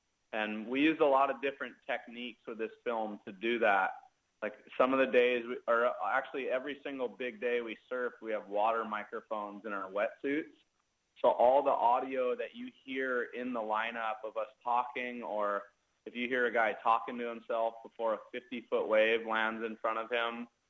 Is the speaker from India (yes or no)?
no; Hawaii, United States; I'm a professional surfer, and I grew up on the North Shore of Maui.